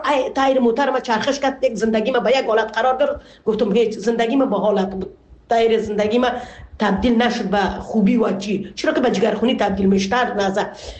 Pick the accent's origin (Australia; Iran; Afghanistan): Afghanistan; moved away as an adult; now in Canada